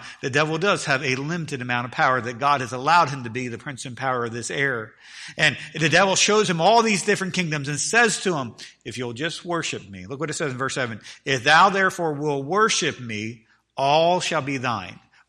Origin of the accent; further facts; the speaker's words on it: Maryland, United States; When I grew up, we grew up in Maryland.